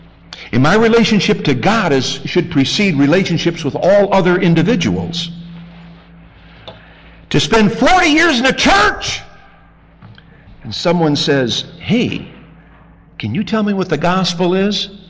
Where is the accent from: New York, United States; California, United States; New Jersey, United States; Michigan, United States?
Michigan, United States; I say Michigan because I was born in Michigan, raised there.